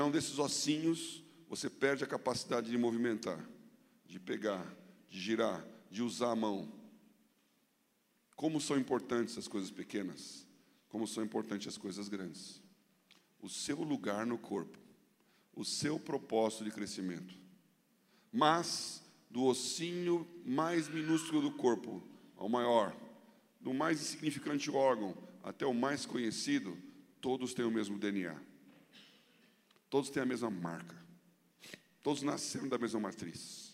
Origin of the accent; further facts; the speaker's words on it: Brazil; Falei: eu sou do Brasil. Isso em inglês, né? Eu sou do Brasil.